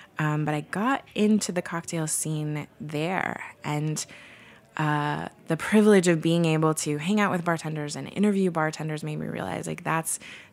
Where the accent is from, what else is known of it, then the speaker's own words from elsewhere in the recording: Portland, Oregon, United States; you need a beer writer, and I'm from Portland.